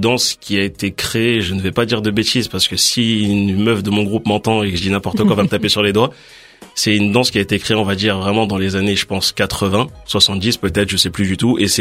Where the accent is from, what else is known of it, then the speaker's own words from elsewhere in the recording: Stains, Île-de-France, France; Stain, dans le 93.